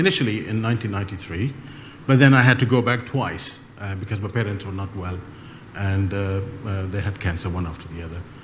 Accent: Pakistan; born there; I was born in Pakistan, and I was raised by a Muslim family.

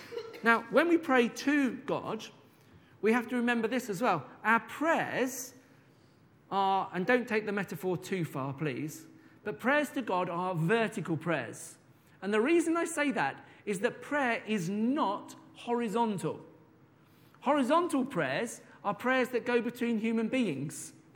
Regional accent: Birmingham, West Midlands, United Kingdom; I remember a number of years ago, when I was growing up in Birmingham

